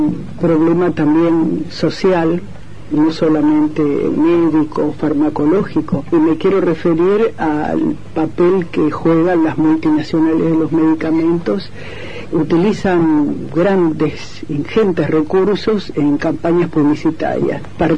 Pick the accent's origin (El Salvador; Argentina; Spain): Argentina; soy de la República Argentina y me intereso por los problemas sociales